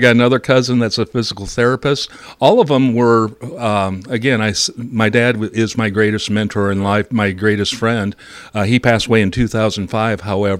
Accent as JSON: {"language": "English", "town": "Sac City", "region": "Iowa", "country": "United States", "tie": "born or raised there", "said": "It really reminds me of my hometown, Sac City and Premgar."}